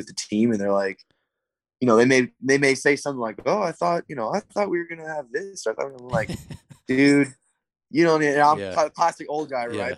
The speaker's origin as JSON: {"language": "English", "town": "Tucson", "region": "Arizona", "country": "United States", "tie": "born or raised there", "said": "5.5 hours away from my hometown in Tucson in San Diego"}